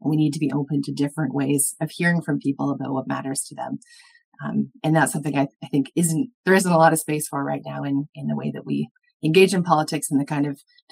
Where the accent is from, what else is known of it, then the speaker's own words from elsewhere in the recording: London, United Kingdom; this is just speaking as like a citizen, as a Londoner, as somebody who I'm sure is not alone in this city